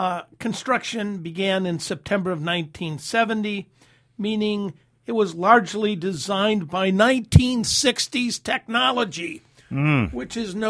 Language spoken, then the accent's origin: English; Detroit, Michigan, United States; I was from Detroit, Dan.